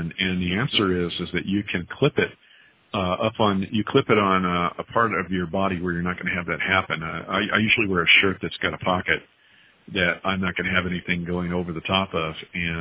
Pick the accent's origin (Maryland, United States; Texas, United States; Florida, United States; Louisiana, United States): Texas, United States; El Paso; born there; Yeah, no, I was born in El Paso, Texas, so, you know, I'm kind of genetically predisposed to be warm, you know.